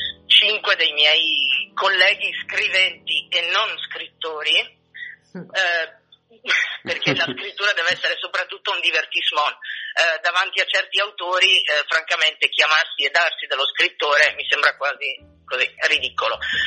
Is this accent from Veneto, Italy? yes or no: yes; Padua, Veneto, Italy; Or dunque, io sono padovana